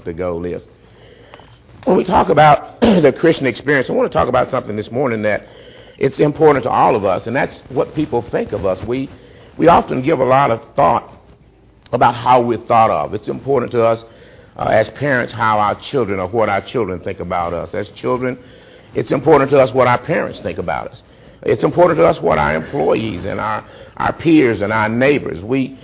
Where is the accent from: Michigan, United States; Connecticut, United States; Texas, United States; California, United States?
Texas, United States; Marshall; I think James introduced me, and I'm from Marshall, Texas, and I was visiting him